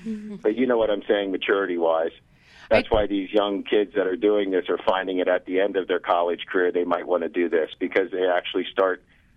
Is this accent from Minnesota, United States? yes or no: no; Montecito, California, United States; I'm a Democrat from Montecito.